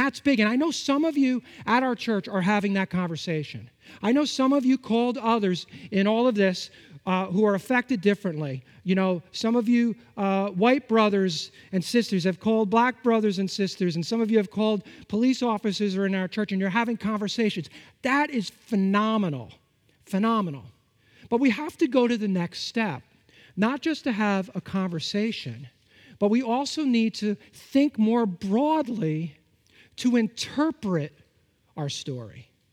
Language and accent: English; Bloomfield, New Jersey, United States; Now, I was born and raised in Bloomfield, New Jersey, and I know some of you in our church, you hold that against me because I'm from New Jersey, but I am from New Jersey.